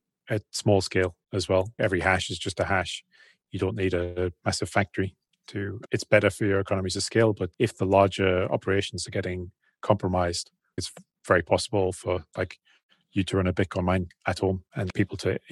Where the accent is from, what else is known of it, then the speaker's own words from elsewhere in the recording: United Kingdom; but also we're British guys. We culturally cannot work out.